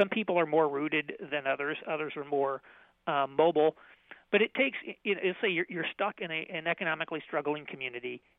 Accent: Indiana, United States; born or raised there

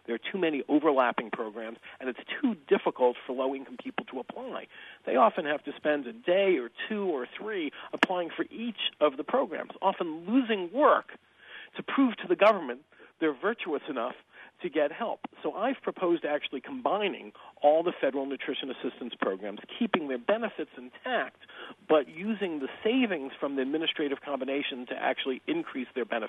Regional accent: New York, United States; I grew up in Rockland County, New York, about 20 miles north of New York City, which was a leasy middle-class suburb when I was growing up. I'm 44 now.

